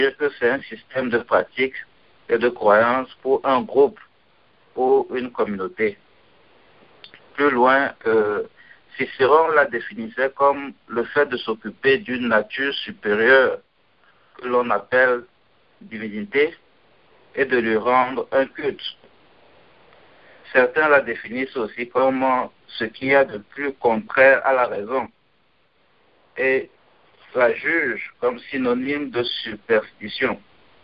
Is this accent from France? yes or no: no; Togo; now in United States; je suis togolais, je vis à Youssouf.